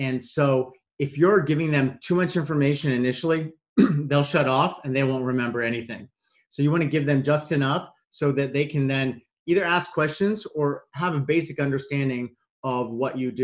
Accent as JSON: {"language": "English", "town": "Dallas", "region": "Texas", "country": "United States", "tie": "born or raised there", "said": "I moved back to my hometown of Dallas"}